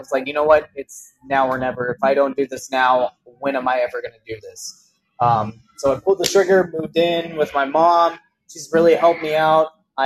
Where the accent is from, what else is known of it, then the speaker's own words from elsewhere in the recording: Missouri, United States; now in Kentucky, United States; I'm not originally from here. I'm from Missouri. I moved from Missouri to Kentucky to be able to wrestle.